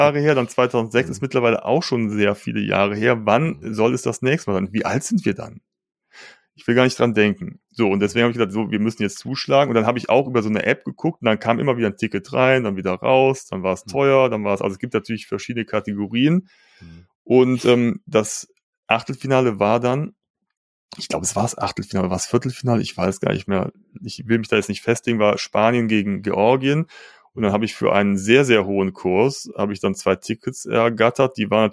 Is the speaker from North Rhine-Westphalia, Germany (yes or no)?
yes; Cologne, North Rhine-Westphalia, Germany; Und dann bin ich auch einfach mal so durch die Altstadt gelaufen, wo man sonst normalerweise niemals als Kölner langlaufen würde